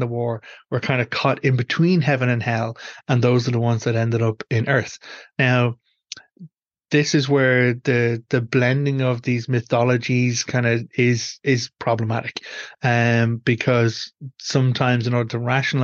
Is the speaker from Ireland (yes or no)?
yes; Ireland; we as Irish people